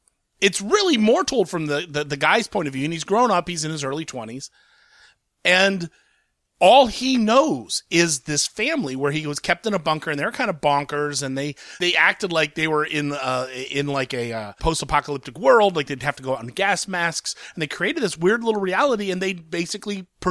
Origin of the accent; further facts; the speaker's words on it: Columbus, Ohio, United States; It's finally hitting my hometown of Columbus, Ohio.